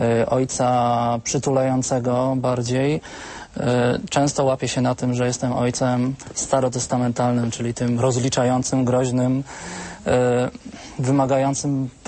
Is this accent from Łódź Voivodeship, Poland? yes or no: yes; Brzeziny, Łódź Voivodeship, Poland; a pochodzimy z miasta Brzeziny koło Łodzi